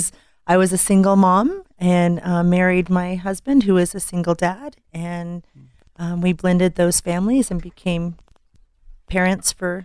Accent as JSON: {"language": "English", "town": "Denver", "region": "Colorado", "country": "United States", "tie": "born or raised there", "said": "I grew up in Denver. I'm a native. I'm a Colorado native. Family roots here. Both of my parents were natives."}